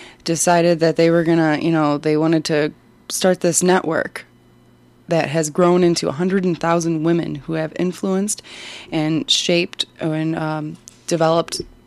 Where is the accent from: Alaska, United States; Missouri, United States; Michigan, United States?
Michigan, United States; Dearborn; Yeah, growing up in Dearborn, Adre Arena every year would have their giant, huge used book sale.